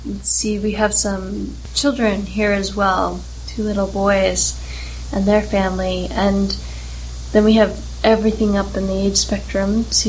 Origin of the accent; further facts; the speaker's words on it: East Coast, United States; You know, when I was growing up, I grew up on the East Coast, where children used to get bused down to the Plymouth Plantation and Sturbridge Village